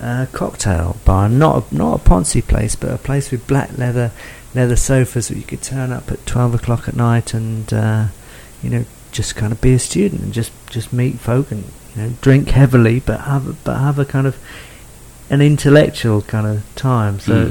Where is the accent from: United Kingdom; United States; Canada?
United Kingdom; And that's something, the big difference I found being a Brit. We kind of go all around the world and don't necessarily come back.